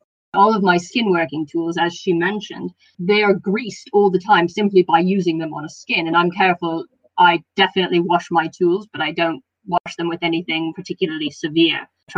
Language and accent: English; United States; now in United Kingdom; when I still lived in the US. So you can tell by my accent at this point that I'm not British originally.